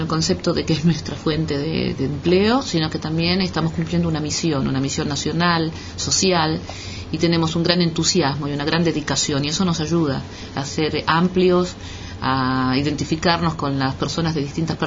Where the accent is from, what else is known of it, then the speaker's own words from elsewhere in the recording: Argentina; now in Israel; Yo vivo en el país hace 32 años, vine de Argentina